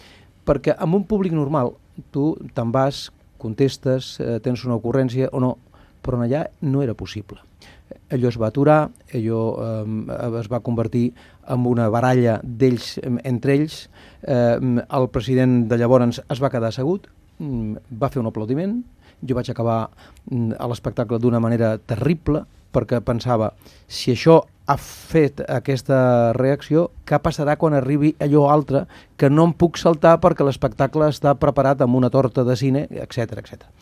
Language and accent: Catalan; Barcelona, Catalonia, Spain; born there; Jo és que no em sento espanyol, no em sento, he nascut a Barcelona